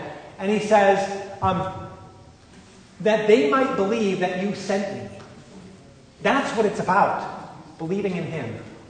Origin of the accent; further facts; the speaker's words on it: Great Lakes, United States; This for those of us, you know, growing up in the Great Lakes area, Rhode Island was like this complete mystery.